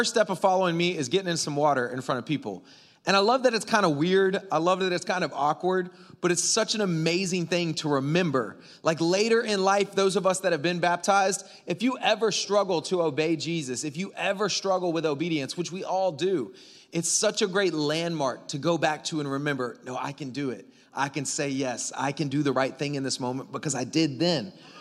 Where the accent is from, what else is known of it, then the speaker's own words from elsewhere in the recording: Florida, United States; Like, I'm from Florida and I do ministry in Jamaica.